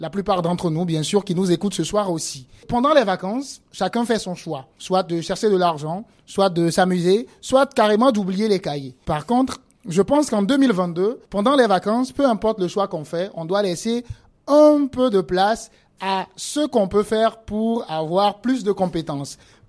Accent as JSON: {"language": "French", "country": "Niger", "said": "chez nous, au Niger"}